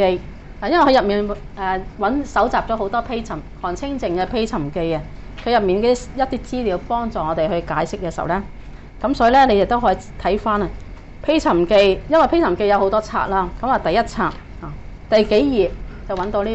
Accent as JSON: {"language": "Cantonese", "country": "China", "said": "咁我哋中國人接觸呢啲名詞，咪唔知佢講乜嘢嘢咯"}